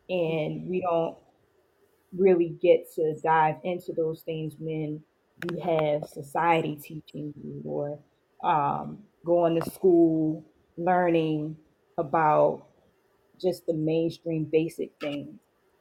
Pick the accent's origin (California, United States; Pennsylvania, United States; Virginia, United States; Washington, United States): Pennsylvania, United States; Philadelphia; I am from Philadelphia, PA.